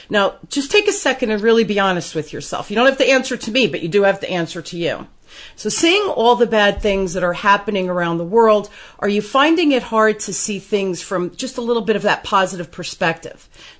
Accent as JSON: {"language": "English", "country": "United States", "said": "Your accent sounds, I guess, because I'm from the United States, it's just very beautiful the way you speak."}